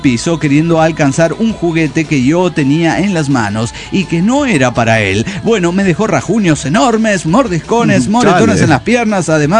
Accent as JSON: {"language": "Spanish", "region": "Lima", "country": "Peru", "said": "de Lima, Perú."}